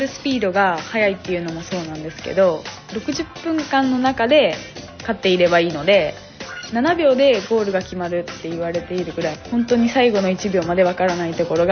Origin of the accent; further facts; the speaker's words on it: Kakamigahara, Gifu, Japan; 私も岐阜県の各務原市出身です。